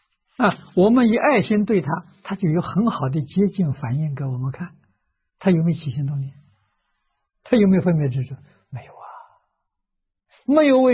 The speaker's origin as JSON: {"language": "Chinese", "country": "China", "said": "我们中国人叫明心见性"}